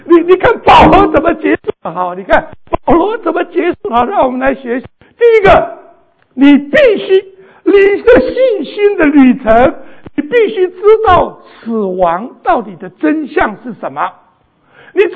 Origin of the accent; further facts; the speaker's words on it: China; 我们中国人呢说谈死色怎么样色变